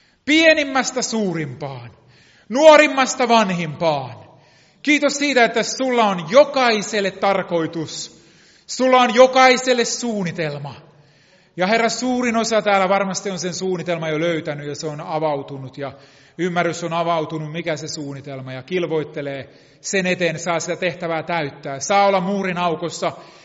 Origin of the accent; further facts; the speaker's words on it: Israel; että hei kaveri, että mä oon Israelista.